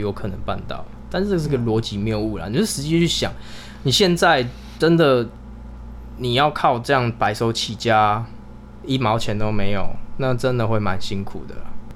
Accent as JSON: {"language": "Chinese", "country": "Taiwan", "tie": "born there", "said": "所以其实我们生在台湾蛮幸福的啦。"}